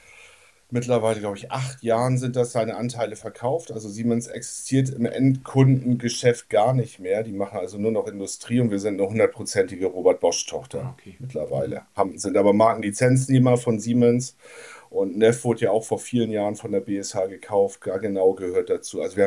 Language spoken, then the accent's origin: German; Hamburg, Germany; Genau, 78er Jahrgang. Ich bin in Hamburg groß geworden, Hamburg geboren, in der Nähe von Hamburg groß geworden, in Hamburg zur Schule gegangen, also einen richtigen Hamburger Jung. Meine Vorfahren kommen auch aus Hamburg.